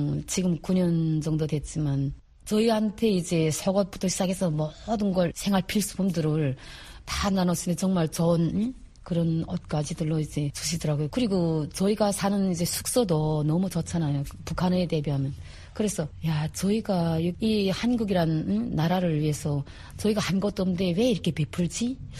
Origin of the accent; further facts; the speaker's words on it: North Korea; now in South Korea; 우리는 이제 북한 사람이고 정말 여기를 살려고 진짜 이렇게 왔는데